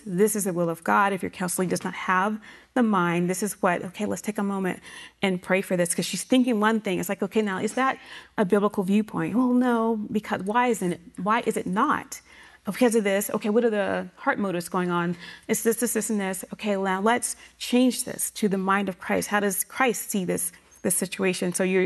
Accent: the South, United States; I'm from the South.

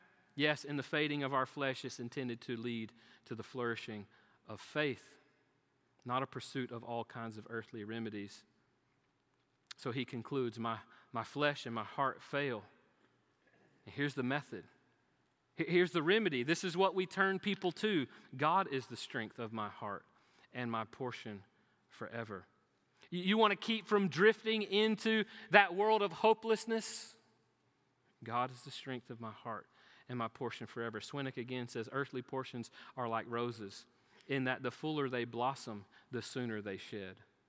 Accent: Florida, United States; I'm from Florida. Hurricanes, you can run from them. Tornadoes, not so much.

